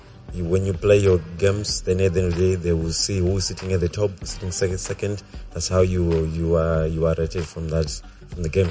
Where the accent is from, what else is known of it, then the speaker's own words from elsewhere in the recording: Zimbabwe; where we're from Zimbabwe